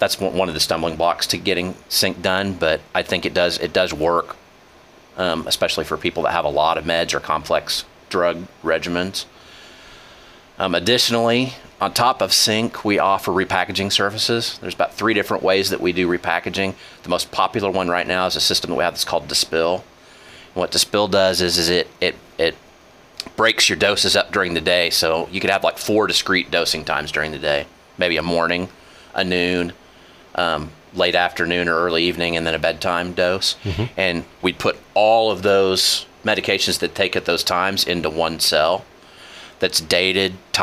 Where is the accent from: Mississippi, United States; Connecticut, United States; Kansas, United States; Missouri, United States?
Kansas, United States; Coffeyville; I grew up here in Coffeyville from about first grade on.